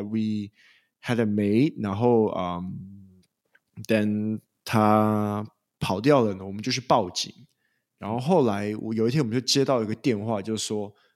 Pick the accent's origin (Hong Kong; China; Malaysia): Malaysia; 这个真的是我们在马来西亚长大